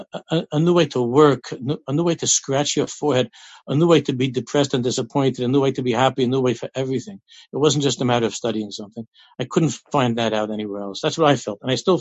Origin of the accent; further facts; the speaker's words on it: New York, United States; I think that I grew up in New York in the late 50s, early 60s, and I grew up.